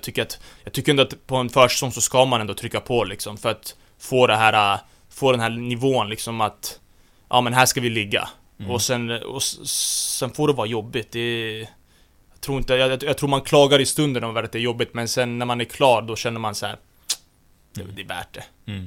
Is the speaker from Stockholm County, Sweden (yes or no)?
yes; Haninge, Stockholm County, Sweden; Men som sagt, jag växte upp i Haninge i Stockholm och det var där jag började spela fotboll när jag var 5 år gammal.